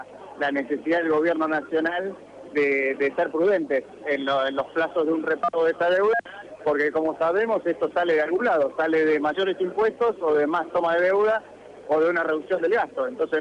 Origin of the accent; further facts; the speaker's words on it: Santa Fe, Argentina; como santafesinos exigimos que se gasten bien estos recursos